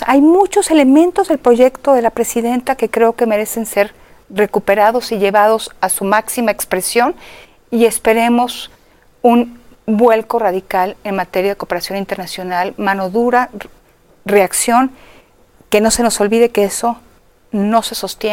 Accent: Mexico; como mexicana

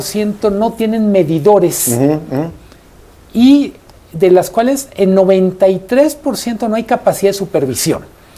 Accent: Guadalajara, Jalisco, Mexico; Como sabrán, soy de Guadalajara.

